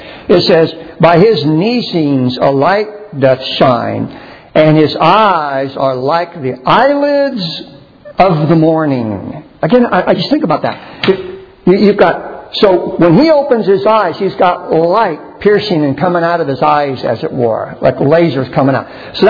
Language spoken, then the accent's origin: English; San Antonio, Texas, United States; I grew up in San Antonio, Texas, and we used to chase armadillos.